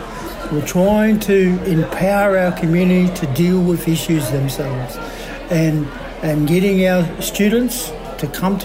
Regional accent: Queensland, Australia; I'm from Yuggera, Goorumpul and Cubby Cubby country.

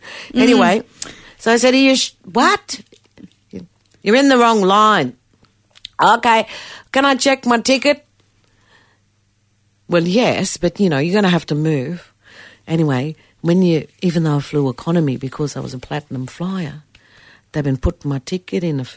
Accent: Darwin, Northern Territory, Australia; I'm from Darwin.

